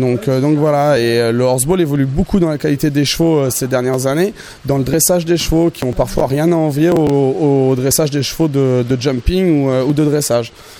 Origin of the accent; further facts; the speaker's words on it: France; en plus on est français à domicile